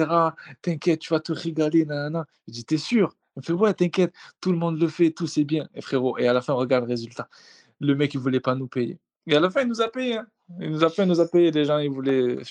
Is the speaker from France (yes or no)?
yes; Paris, Île-de-France, France; Je viens de Paname. J'ai fait 200 km.